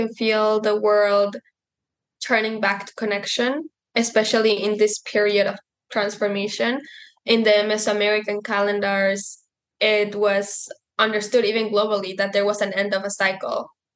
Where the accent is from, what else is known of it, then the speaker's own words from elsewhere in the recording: San Pedro Tultepec, State of Mexico, Mexico; I'm from Mexico, from a community called San Pedro Tultepec. And I come from the Otomi Toltec indigenous community, and we speak the Otomi Nyanyu language.